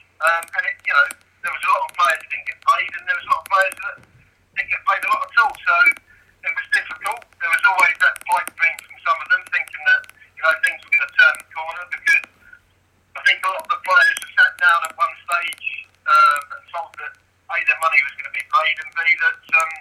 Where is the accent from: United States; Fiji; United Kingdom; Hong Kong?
United Kingdom; Bedford, East of England; Although I lived away in the week, in Hereford, I came home to my hometown, Bedford.